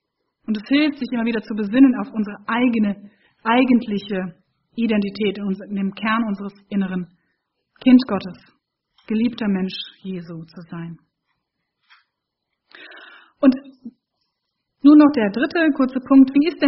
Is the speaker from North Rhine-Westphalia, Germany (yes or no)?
no; Hesse, Germany; als ich mein FSJ in Baden-Württemberg, im südlichen Baden-Württemberg gemacht habe, als Hessin